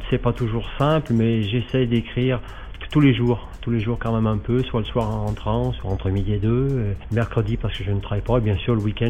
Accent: Saint-Étienne, Auvergne-Rhône-Alpes, France; Donc je suis originaire de Saint-Étienne, j'habite sur Montbrison

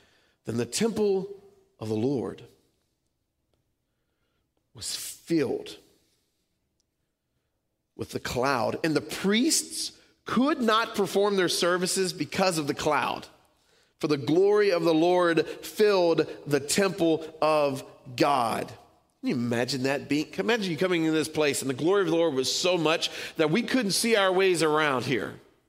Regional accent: Louisiana, United States; I'm from Louisiana. We got those all over the place.

